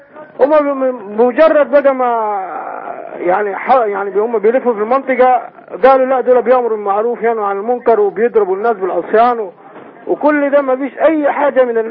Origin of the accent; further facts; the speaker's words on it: Aswan Governorate, Egypt; انا من اسوان، في بلد اسمها الدكه